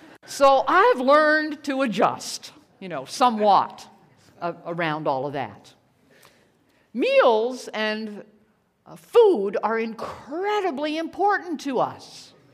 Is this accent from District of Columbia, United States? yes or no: yes; Washington, District of Columbia, United States; Now, I come from Washington, D.C., spent many years there.